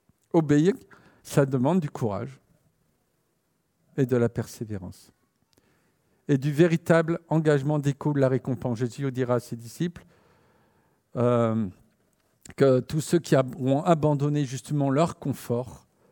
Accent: Marcq-en-Barœul, Hauts-de-France, France; moi, je venais du quartier pauvre de Marc-en-Barœul, quartier ouvrier, vous voyez ?

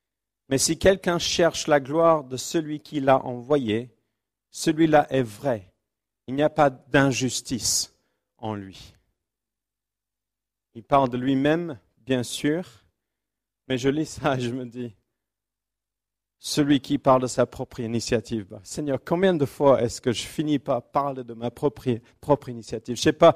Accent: Créteil, Île-de-France, France; évidemment. Nous venons de Créteil, nous sommes contents de ne pas être les seuls cristoliens.

